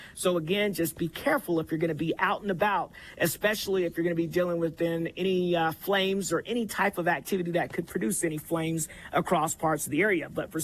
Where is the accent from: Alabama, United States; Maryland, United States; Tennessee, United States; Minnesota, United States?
Tennessee, United States; Chattanooga; So I come from Chattanooga, Tennessee. So I'm kind of a Southern guy, and I'm just excited to be out here in the state of Utah.